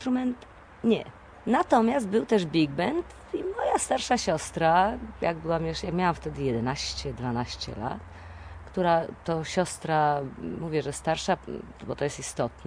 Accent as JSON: {"language": "Polish", "town": "Szczecinek", "region": "West Pomeranian Voivodeship", "country": "Poland", "tie": "born or raised there", "moved": "as an adult", "said": "Ja dzieciństwo spędziłam w Szczecinku, tam się urodziłam, tam do pełnoletności wszystkie szkoły pokończyłam"}